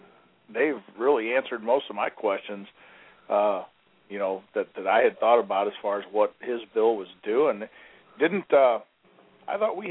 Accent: Dearborn, Michigan, United States; born there; my mom and her family lived in Detroit. In fact, I was born just outside of Dearborn. That's my home area

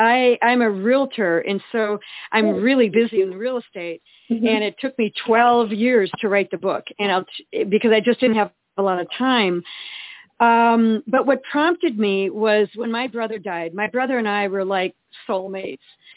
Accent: Eau Claire, Wisconsin, United States; We grew up in Eau Claire, Wisconsin

